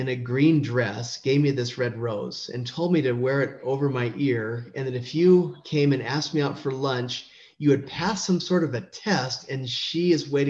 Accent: San Diego, California, United States; I grew up in San Diego. I love the ocean.

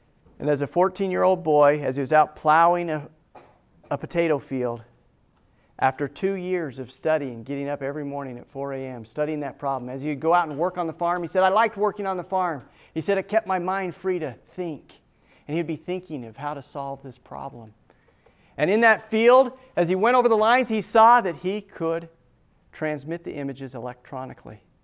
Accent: Rigby, Idaho, United States; I'm from Rigby, Idaho, the birthplace of television.

